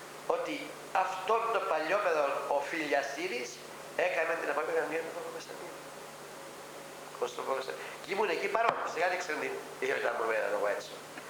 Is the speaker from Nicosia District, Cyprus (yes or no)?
no; Agios Theodoros, Larnaca District, Cyprus; Θυμάμαι πήγαινα στο χωριό μου, στο Άγιο Θεόδωρο Λάρνακος.